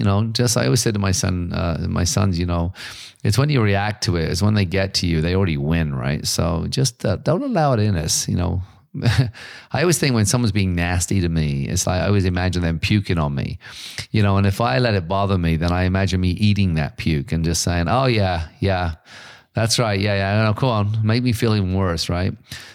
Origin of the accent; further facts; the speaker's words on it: Ireland; accent: Irish; there's people who can barely understand my English. And when I'm doing my Irish accent, they don't understand it at all.